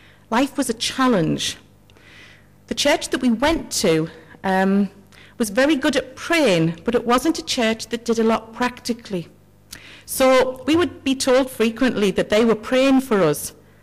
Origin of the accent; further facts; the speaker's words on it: Spennymoor, North East England, United Kingdom; now in Newcastle, United Kingdom; I was born and brought up in Spennymoor, County Durham, so you need to know I'm not a proper Geordie. I need to confess that now, although I live and work in Newcastle now. I was brought up in a Christian family